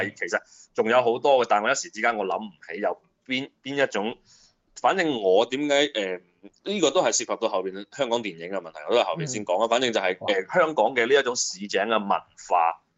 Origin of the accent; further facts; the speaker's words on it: Guangdong, China; 我哋廣東人已經好少講嘅一啲，譬如俚語啊